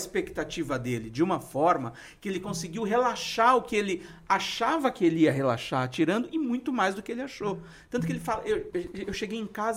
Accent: Brazil; eu estou falando eu como brasileiro

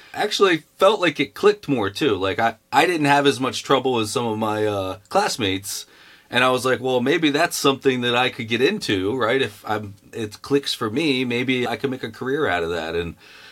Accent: Baltimore, Maryland, United States; moved away as an adult; also born or lived in San Francisco; now in Chicago, United States; I'm from Baltimore, Maryland. I might get into it later, but spent some time over on the West Coast in San Francisco, and now I'm in Chicago, so kind of popped around the East Coast, West Coast, Midwest.

